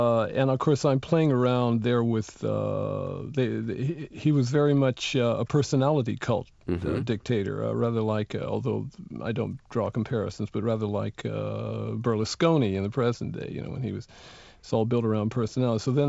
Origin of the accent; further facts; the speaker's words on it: United States; I am part of the landscape now. I don't think people think of me as American much here anymore.